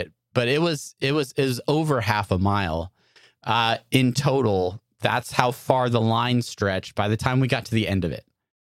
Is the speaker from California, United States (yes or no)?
yes; California, United States; I believe it's an embarcadero is the term I was taught growing up in California.